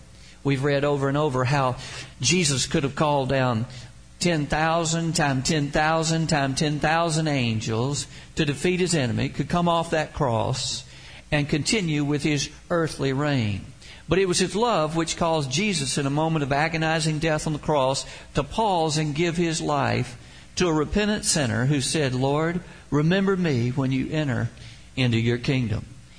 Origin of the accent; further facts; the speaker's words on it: Augusta, Georgia, United States; When I grew up in Augusta, Georgia, I had an older brother and a younger sister.